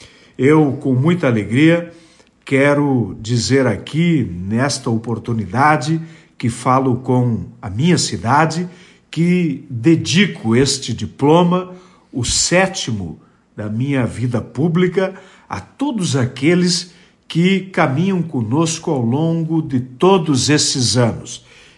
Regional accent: Marau, Rio Grande do Sul, Brazil; do meu município, da minha terra, de Marau

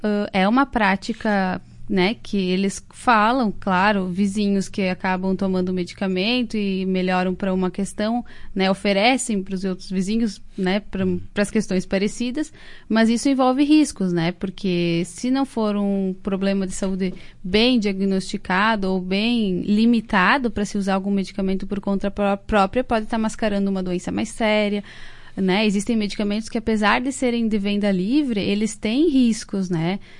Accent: Serafina Corrêa, Rio Grande do Sul, Brazil; now in Marau, Brazil; Eu sou natural de Serafina Corrêa.

